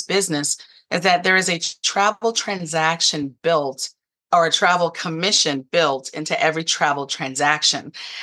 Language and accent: English; Denton, Texas, United States; I am originally from Denton, Texas.